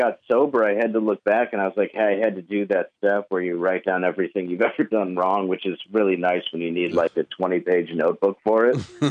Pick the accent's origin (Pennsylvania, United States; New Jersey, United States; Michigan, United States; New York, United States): Michigan, United States; Grosse Pointe; Well, I grew up in Grosse Pointe, Harper Woods area. Yeah, they all knew me by name.